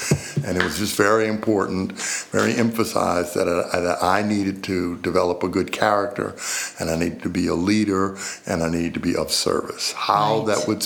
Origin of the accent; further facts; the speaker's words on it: New Orleans, Louisiana, United States; So I grew up in Uptown New Orleans, fairly close to Audubon Park.